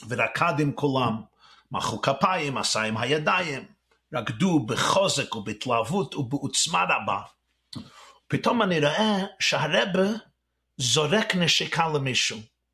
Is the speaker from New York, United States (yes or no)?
yes; Brooklyn, New York, United States; גדלתי בברוקלין, ניו יורק, בקרון הייטס, בדלת עמותיו של הרבי מלובביץ'